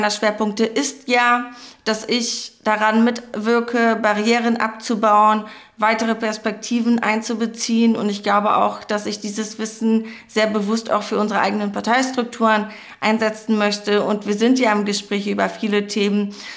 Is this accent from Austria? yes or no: no; Afghanistan; als Betroffene, als Afghanin, als jemand, die auch sehr nah an dem Einsatz gearbeitet habe